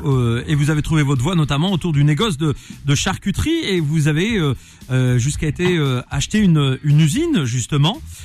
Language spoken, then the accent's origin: French; Nantes, Pays de la Loire, France; Je suis nantais d'origine. Alors, vous comprendrez que j'ai grandi, j'étais bercé par le FC Nantes.